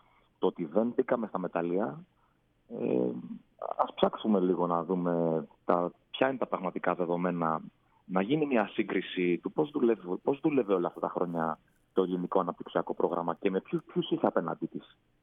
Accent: Nea Filadelfeia, Attica, Greece; Εγώ μεγάλωσα στη Νέα Φιλαδέλφεια.

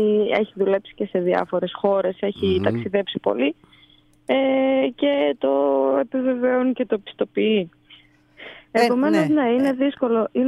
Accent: Thessaloniki, Central Macedonia, Greece; Εγώ κατάγομαι από τη Θεσσαλονίκη, μεγάλωσα στη Θεσσαλονίκη.

